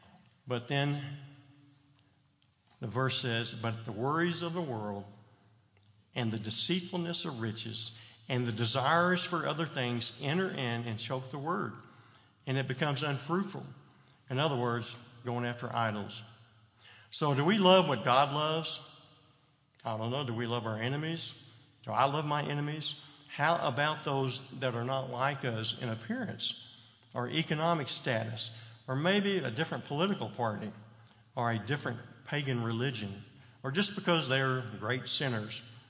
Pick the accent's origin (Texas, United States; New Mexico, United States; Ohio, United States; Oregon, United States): Texas, United States; I'm familiar with it because when I was growing up in Texas with no air conditioning until I was a junior high, my mom, who grew up on a small farm outside of Dallas